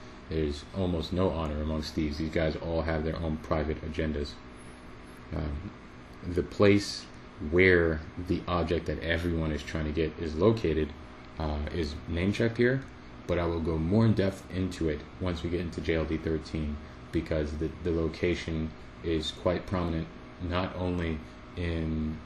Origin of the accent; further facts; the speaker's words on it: United States; Yeah, see, I'm an American.